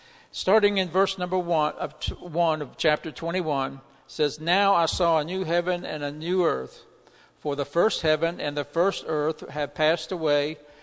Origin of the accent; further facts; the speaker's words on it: Virginia, United States; I grew up in Tidewater with boats and ships and water and stinky water.